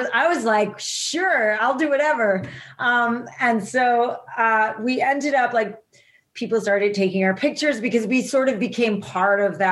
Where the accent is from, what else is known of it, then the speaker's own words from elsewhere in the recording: New Jersey, United States; People I grew up with in New Jersey thought it was government hype